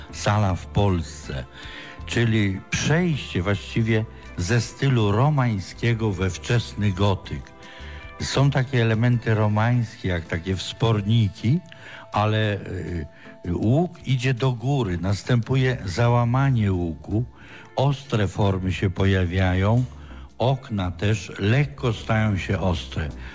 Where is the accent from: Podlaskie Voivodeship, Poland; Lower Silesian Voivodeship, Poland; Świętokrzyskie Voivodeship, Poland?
Świętokrzyskie Voivodeship, Poland; pochodzę z województwa wspaniałego świętokrzyskiego.